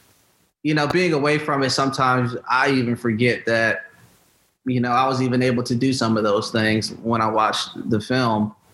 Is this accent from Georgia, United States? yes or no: yes; Valdosta, Georgia, United States; I'm a rookie from Valdosta, Georgia, walking in to Foxborough, Massachusetts in the winter with no understanding of the temperature differences.